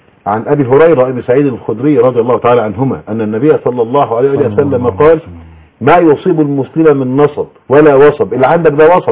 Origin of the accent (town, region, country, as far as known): Egypt